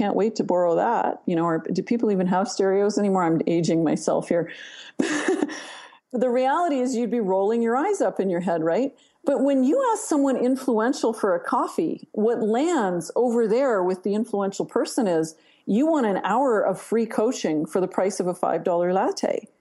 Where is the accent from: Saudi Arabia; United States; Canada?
Canada; I'm Canadian.